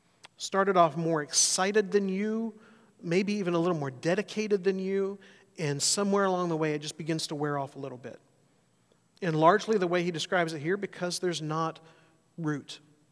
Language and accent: English; Alabama, United States; I will have my confession now. I grew up in Alabama. I am an Alabama fan.